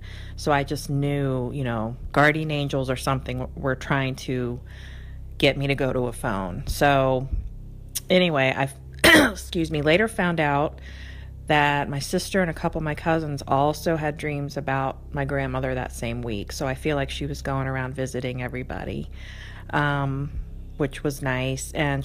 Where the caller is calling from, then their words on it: Richmond, Virginia, United States; I'm calling from Richmond, Virginia.